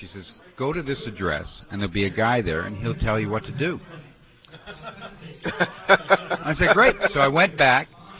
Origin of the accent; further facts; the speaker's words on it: Toronto, Ontario, Canada; I was growing up in Toronto and the beaches